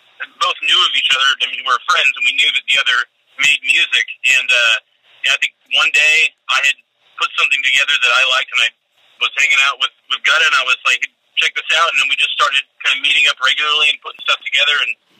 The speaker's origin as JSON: {"language": "English", "town": "Gresham", "region": "Oregon", "country": "United States", "said": "I'm from Gresham, Oregon as well, and I was a jazz musician, like, ever since I was a kid"}